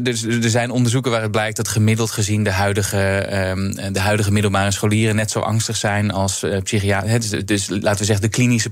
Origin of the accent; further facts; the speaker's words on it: Haarlem, North Holland, Netherlands; met een lokale partij in Haarlem, waar ik vandaan kom.